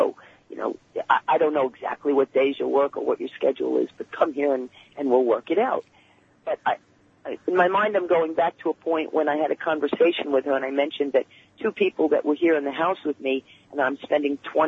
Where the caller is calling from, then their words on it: Syosset, New York, United States; I'm in Syosset.